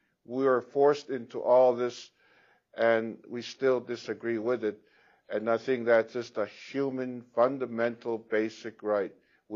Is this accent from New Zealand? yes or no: no; Ghana; now in Canada; I'm from Ghana.